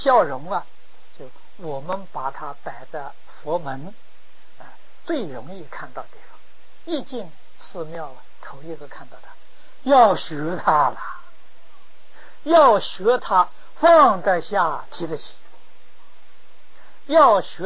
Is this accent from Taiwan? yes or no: no; China; 我们中国人讲的读万卷书行万里路啊